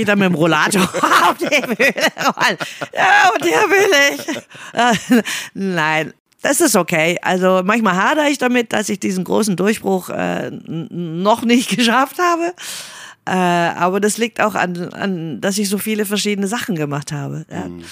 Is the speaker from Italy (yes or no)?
yes; Italy; ich als Italienerin gebe ja immer Vollgas. Die lieben Italiener, ich muss es auch immer vorher klar machen, ich bin Italienerin, verzeiht mir für mein Temperament.